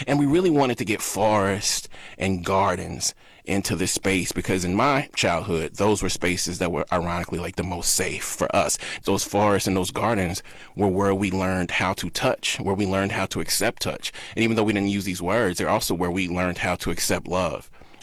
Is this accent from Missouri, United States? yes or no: no; Mississippi, United States; growing up in Mississippi, you know, my grandmother worked in a chicken plant factory. She grew up in 1929. She knew segregation in ways I would never knew. She knew unsafety. And I grew up in the 80s and 90s